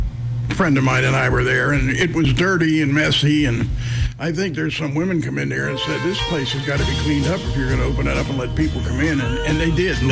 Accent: Pittsburgh, Pennsylvania, United States; Well, I grew up in Shadyside, and I went to Peabody High School, went to Liberty Elementary School

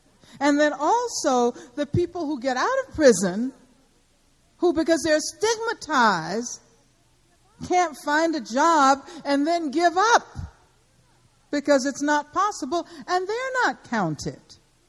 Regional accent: Birmingham, Alabama, United States; when I was growing up in Birmingham

